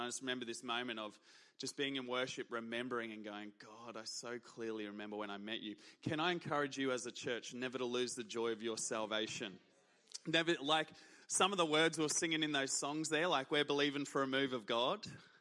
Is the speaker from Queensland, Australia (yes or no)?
yes; Brisbane, Queensland, Australia; But I originally grew up in Brisbane, and I was originally from Gumdale. I don't know if anyone here knows Gumdale, but that was the first place I lived, was Gumdale, just near Chandler. Went to City Point College from preschool to year 12